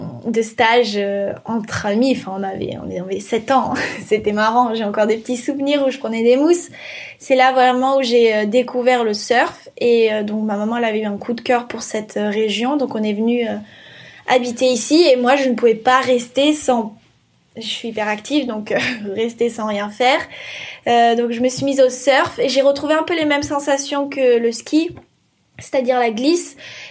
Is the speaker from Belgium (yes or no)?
no; the Alps, France; now in Bayonne, France; Je suis originaire des Alpes et j'ai déménagé il y a 8 ans dans le Pays Basque avec ma maman et ma sœur.